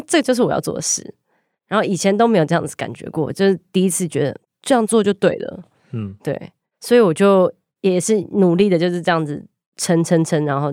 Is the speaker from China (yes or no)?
no; Taiwan; 我是从台湾来的留学生，我是念爵士的